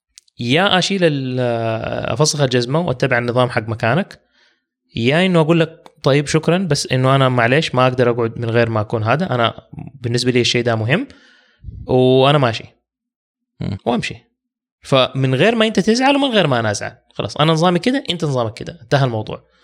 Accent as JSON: {"language": "Arabic", "country": "Syria"}